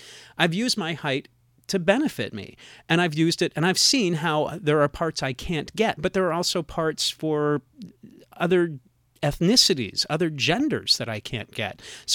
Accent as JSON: {"language": "English", "region": "Midwest", "country": "United States", "tie": "born or raised there", "said": "I grew up in the Midwest."}